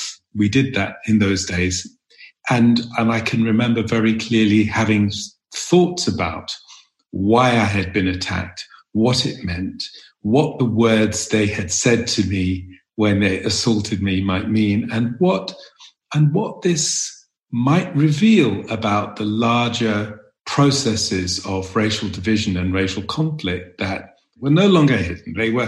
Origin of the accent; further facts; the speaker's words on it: London, United Kingdom; I grew up in North London, and London was in the 1950s and early 60s